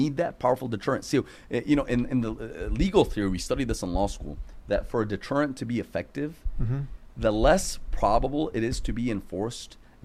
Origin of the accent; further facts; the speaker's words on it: United States; growing up in America, it's easy to feel tempted and seduced.